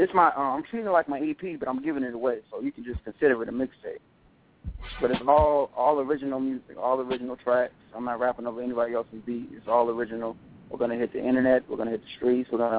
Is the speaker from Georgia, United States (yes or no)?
yes; College Park, Georgia, United States; also born or lived in Boston; but I've been down here since I was 11, since like 99.